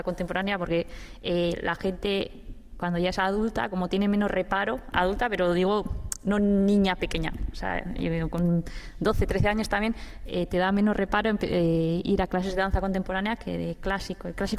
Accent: Basque Country, Spain; yo soy de Guipúzcoa

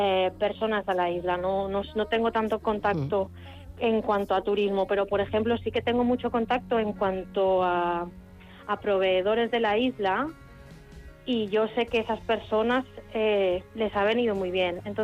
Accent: Valencia, Valencian Community, Spain; Yo soy de Valencia

